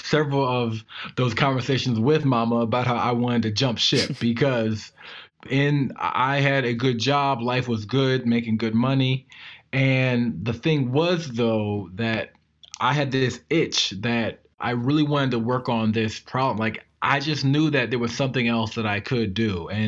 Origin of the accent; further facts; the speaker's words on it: Maryland, United States; I am from Maryland, and I was recruited at a super young age, at 17, to build top secret computer programs for the Department of Defense.